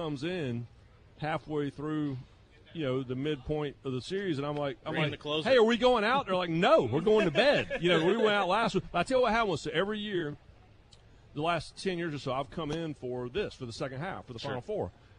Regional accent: Raleigh, North Carolina, United States; now in Los Angeles, United States; Jimmy, I grew up in Raleigh. I've been in LA since I was a kid.

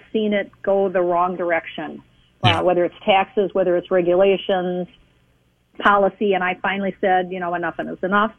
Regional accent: Rochester, Minnesota, United States; I grew up in Rochester, like you said. So I went to the University of Michigan, got my degree, and then I came back to Minnesota, came back home

